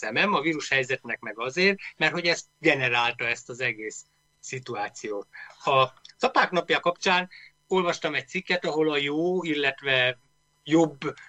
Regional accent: Hungary; Itthon nem tűnt ez föl nekem, hogy én magyar vagyok, mert olyan természetszerű dolog volt magyarnak lenni.

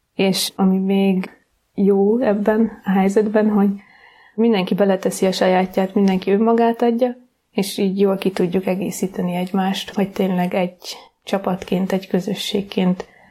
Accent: Baranya, Hungary; Egy baranyai kisvárosban nőttem fel, egy nagyon összetartó családban.

